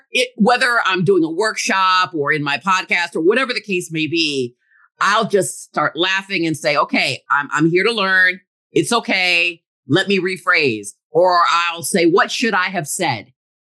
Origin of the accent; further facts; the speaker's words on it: Rochester Hills, Michigan, United States; way back in the day when I was growing up in Michigan and Rochester Hills, where I knew nothing else but being either the only African-American in the restaurant, in the class, in the school.